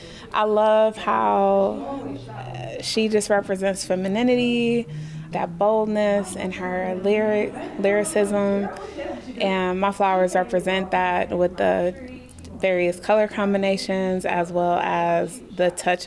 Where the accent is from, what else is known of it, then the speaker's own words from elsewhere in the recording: Milwaukee, Wisconsin, United States; I'm from Milwaukee. I grew up in the Sherman Park neighborhood. I currently live in the historic Cold Spring Park neighborhood